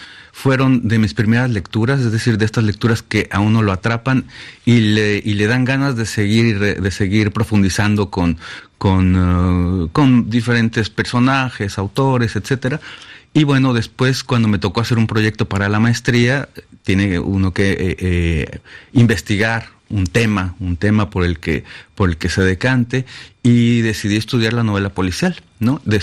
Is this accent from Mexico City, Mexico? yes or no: yes; Mexico City, Mexico; yo tengo buenos recuerdos sobre mi infancia en Olivar del Conde, por ejemplo, en Molino de Rosas